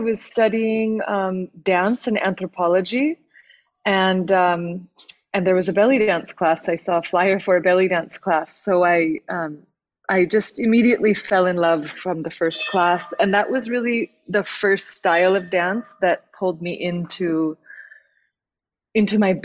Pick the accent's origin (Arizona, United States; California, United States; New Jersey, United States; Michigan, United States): California, United States; I mean, I grew up in California.